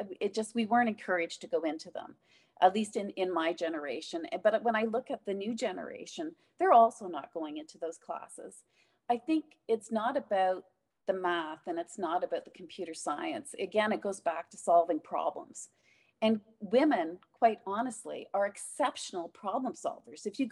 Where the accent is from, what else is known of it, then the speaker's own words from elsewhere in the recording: Campbellford, Ontario, Canada; I was raised again in Campbellford, Ontario. Like, our population was 3,500 people, and that was counting all the outskirts of all the country kids that got bused in.